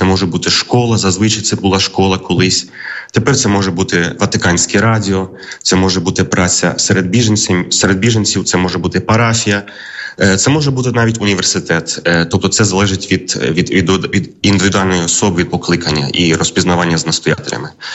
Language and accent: Ukrainian; Karaganda, Karaganda Region, Kazakhstan; народився в Казахстані, в родині українців, греко-католиків, виселених після війни. В місті Караганді там виховувався, виростав, ходив до церкви.